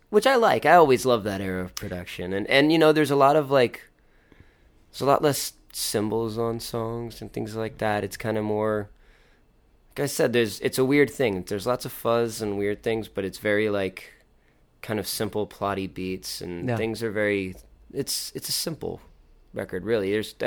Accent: Victoria, Texas, United States; also born or lived in San Antonio; I was born in I was born in San Antonio. We moved to Victoria when I was about 3.

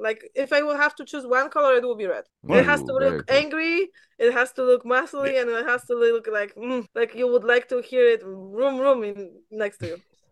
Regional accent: Poland; English is a second language; I'm from Poland. We eat entire chicken.

